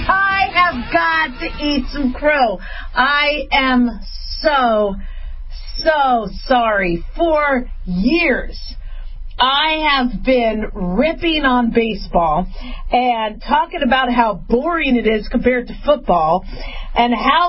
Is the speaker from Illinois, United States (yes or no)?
no; Phoenix, Arizona, United States; also born or lived in Las Vegas / Los Angeles; You know, I grew up in Phoenix. I grew up in Vegas. I was born in L.A., so yeah, Dodgers, but I didn't really go to Dodger games when I was little because we had moved from California kind of early on.